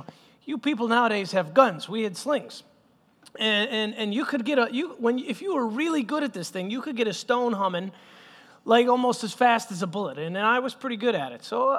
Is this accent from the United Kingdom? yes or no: no; Bethlehem, West Bank, Palestine; I was actually born in Bethlehem in the Middle East. I grew up to a big family.